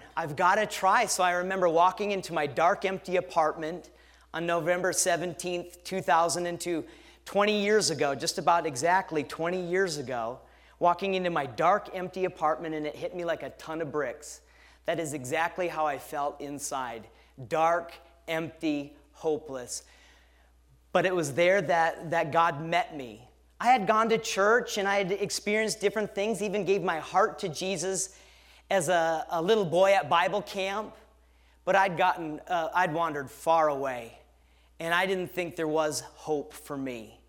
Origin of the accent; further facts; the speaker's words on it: Detroit Lakes, Minnesota, United States; I'm from Detroit Lakes, Minnesota, born and raised there. It's about 45 miles east of Fargo, North Dakota, to give you a little idea.